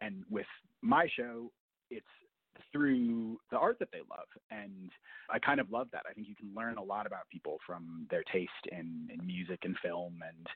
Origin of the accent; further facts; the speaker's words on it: Minneapolis–Saint Paul, Minnesota, United States; I grew up in the Twin Cities, and my experience of … is, like, he is everywhere.